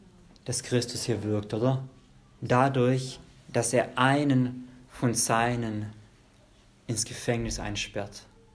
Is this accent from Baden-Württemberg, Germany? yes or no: yes; Baden-Württemberg, Germany; Ich komme aus dem Zabergäu, Richtung Heilbronn, da heißt immer, den würden wir nach Weinsberg liefern.